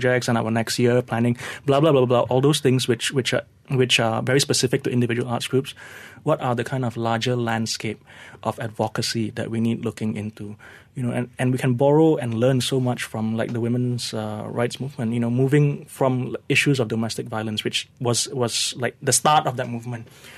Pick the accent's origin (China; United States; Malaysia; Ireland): Malaysia; And I think, you know, as Malaysian artists, artists.